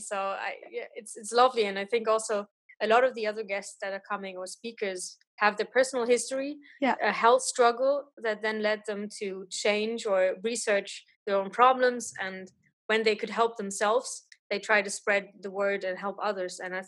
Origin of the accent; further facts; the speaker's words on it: Hesse, Germany; So I'm from Germany. I've grown up in a small town close to Frankfurt.